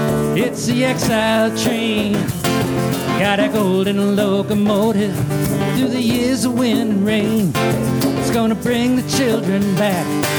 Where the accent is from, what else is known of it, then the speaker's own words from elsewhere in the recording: Minneapolis, Minnesota, United States; Okay, we're both from Minneapolis, same church.